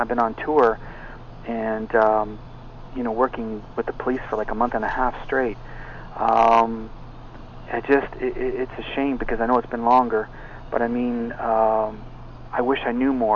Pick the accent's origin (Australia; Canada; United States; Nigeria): Canada; Now, I'm Canadian